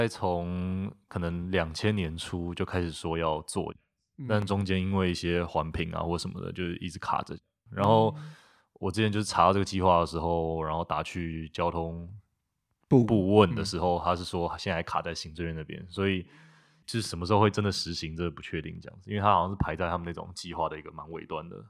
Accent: Taipei, Taiwan; 哦，没有没有，我是台北人。

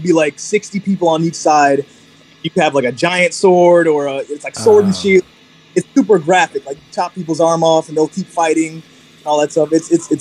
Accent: Jamaica; now in United States; I'm Jamaican, so, you know, sea moss is something that's been a part of our culture for years. Me being in Ohio

